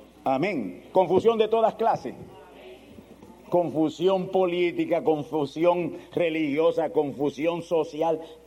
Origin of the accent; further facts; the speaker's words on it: Spain; Yo soy español. Usted es español. Y no hemos nacido ni por allá, por Islas Canarias, ni ningún sitio de eso.